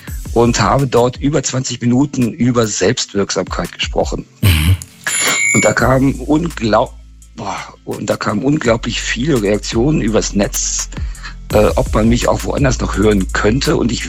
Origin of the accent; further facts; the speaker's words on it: Hanover, Lower Saxony, Germany; moved away as an adult; now in Mannheim, Germany; Vor gut 20 Jahren der Liebe wegen über einen kurzen Umweg von Hannover über Thailand, Malaysia, Indonesien, Australien nach Mannheim gekommen.